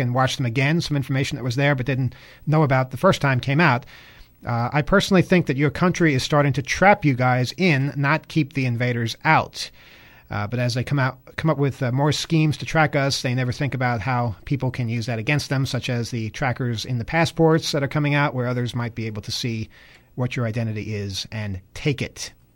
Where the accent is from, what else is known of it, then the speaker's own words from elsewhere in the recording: British Columbia, Canada; I'm 16 from British Columbia, and we have a rating system that is close but not the same.